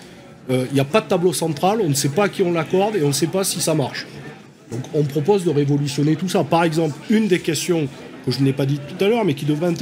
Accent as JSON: {"language": "French", "town": "Bordeaux", "region": "Nouvelle-Aquitaine", "country": "France", "said": "je sillonne beaucoup la France, je suis bordelais d'origine."}